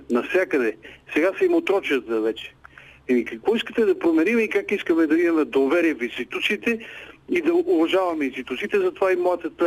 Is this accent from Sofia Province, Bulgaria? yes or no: yes; Pirdop, Sofia Province, Bulgaria; съм от Пирдоп